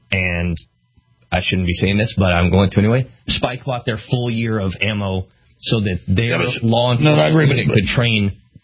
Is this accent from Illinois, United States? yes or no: no; Florida, United States; I'm from Florida. I've known them for many years.